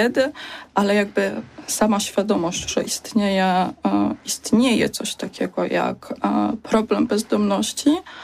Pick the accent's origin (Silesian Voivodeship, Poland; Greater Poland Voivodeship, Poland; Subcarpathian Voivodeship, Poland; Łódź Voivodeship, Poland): Greater Poland Voivodeship, Poland; Poznań; Znaczy ja, jako że wychowałam się w Poznaniu